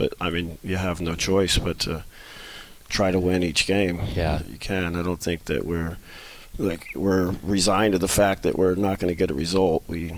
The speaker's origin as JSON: {"language": "English", "region": "California", "country": "United States", "tie": "born or raised there", "said": "San Francisco Bay Area."}